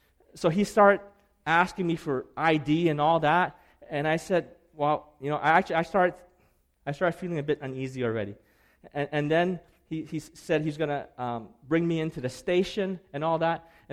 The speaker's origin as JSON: {"language": "English", "country": "Canada", "said": "Oh, we're from Canada."}